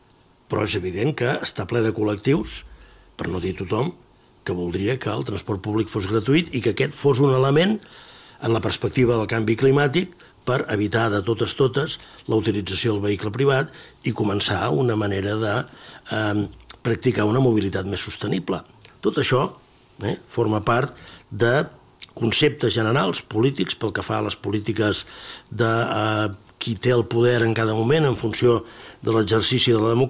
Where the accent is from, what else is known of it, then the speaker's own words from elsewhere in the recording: Catalonia, Spain; I vostè d'on ve? Vinc de Catalunya.